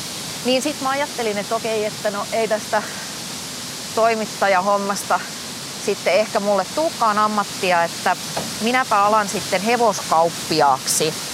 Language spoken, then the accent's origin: Finnish; Ypäjä, Kanta-Häme, Finland; Ypäjältä, kyllä. Ypäjän aseman kylältä.